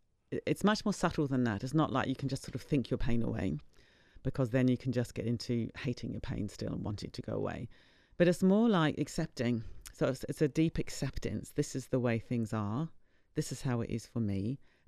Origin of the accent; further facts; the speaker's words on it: Wellington, New Zealand; moved away as an adult; now in United Kingdom; Yeah, I'm a Kiwi girl. I was born in Wellington in 1959, and then I left when I was 30. To move to the UK to live in a Buddhist retreat centre for women.